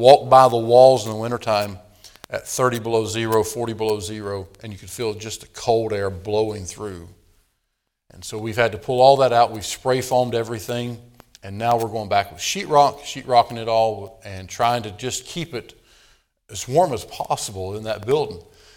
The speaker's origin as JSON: {"language": "English", "region": "North Carolina", "country": "United States", "tie": "born or raised there", "said": "She grew up in Virginia. Of course, I grew up in North Carolina. And we enjoy the small town life, the small community."}